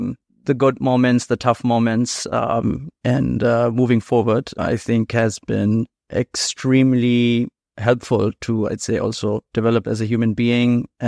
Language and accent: English; Dusseldorf, North Rhine-Westphalia, Germany; moved away; also born or lived in India; I was in India for a long time, although I was born and raised in Dusseldorf, Germany